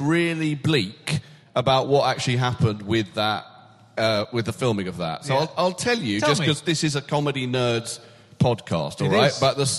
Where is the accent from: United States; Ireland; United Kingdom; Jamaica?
United Kingdom; I am a British male celebrity over the age of 45.